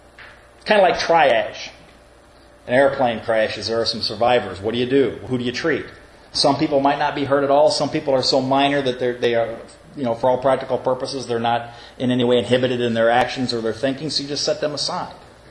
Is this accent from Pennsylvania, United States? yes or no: no; Elkhart, Indiana, United States; I grew up in Elkhart, Indiana, and I remember the Palm Sunday tornadoes. I was 5.5 years old at the time